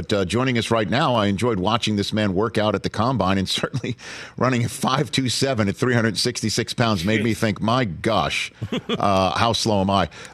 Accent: New York City, New York, United States; Because we're both Jewish from New York City.

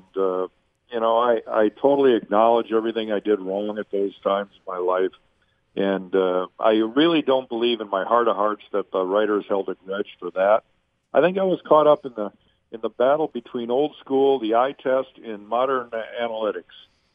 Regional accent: Detroit, Michigan, United States; we're proud to say that we're from Detroit, played for Detroit

